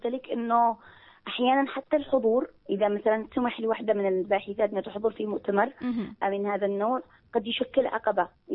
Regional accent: Yemen; نحن كباحثات يمنية نعتمد على بعض

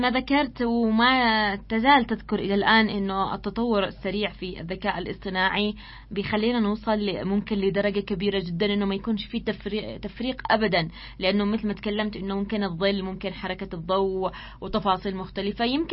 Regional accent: Yemen; عندنا في اليمن

